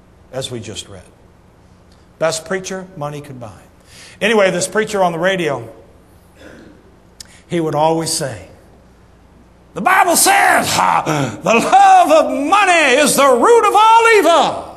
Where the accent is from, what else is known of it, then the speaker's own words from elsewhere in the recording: Missouri, United States; I'm from Missouri. I'd like for you to show me. Our mascot is a mule.